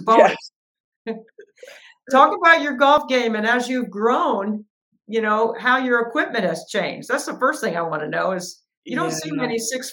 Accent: North Carolina, United States; I mean, I grew up in the Triangle area. I know how big basketball is in that area, men and women.

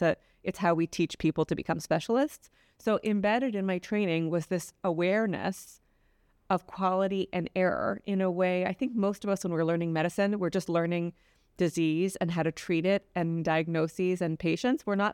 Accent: Montreal, Quebec, Canada; I grew up in Montreal, and I went to medical school and did my anatomic pathology residency at McGill.

